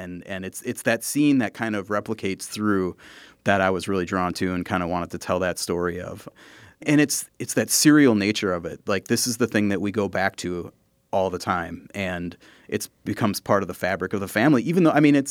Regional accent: Green Bay, Wisconsin, United States; I'm from the Green Bay area, and that was Jack of Diamonds country, where your partner is determined by whoever gets a certain card.

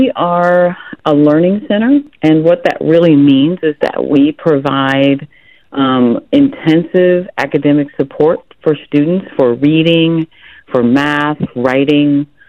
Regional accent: California, United States; I grew up in the Bay Area and came to the area first in Santa Barbara.

